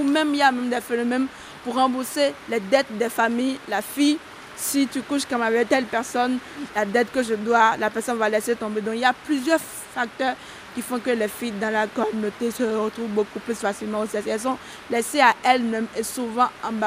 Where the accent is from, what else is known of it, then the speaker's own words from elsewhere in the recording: Benin; Je suis béninoise, j'ai 23 ans.